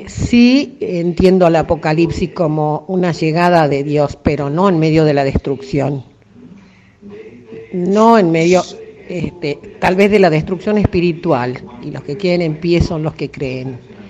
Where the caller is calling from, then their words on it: Tucumán, Argentina; de Tucumán. Estoy escuchando el programa, bueno, los escucho todo el día.